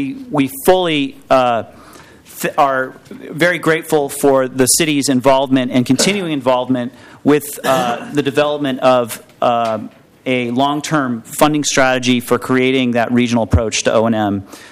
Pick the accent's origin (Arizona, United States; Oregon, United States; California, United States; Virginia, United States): Oregon, United States; Portland; I grew up in Portland, and I grew up playing in Forest Park